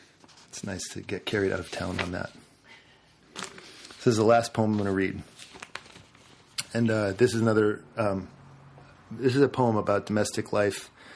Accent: Big Sur, California, United States; I'm from California, and so the landscape of Gloucester and the Atlantic seaboard sort of shifts in my mind to what I remember and what I recall instinctively from my childhood growing up at Big Sur.

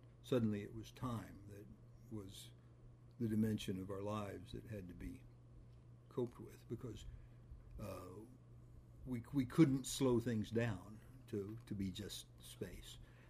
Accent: West Plains, Missouri, United States; I can go back to West Plains, Missouri, where I grew up in the Missouri Ozarks

